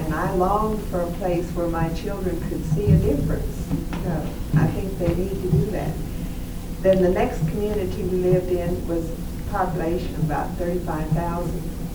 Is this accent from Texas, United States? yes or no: yes; Texas, United States; We come from Texas.